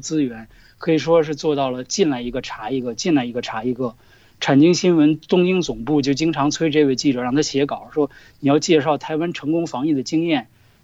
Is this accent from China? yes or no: yes; China; now in Canada; 虽然我是一个来自大陆的加拿大人啊，